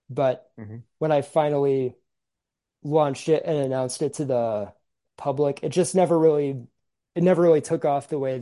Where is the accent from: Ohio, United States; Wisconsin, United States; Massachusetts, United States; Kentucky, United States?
Massachusetts, United States; Yeah, I'm from the Metro West area.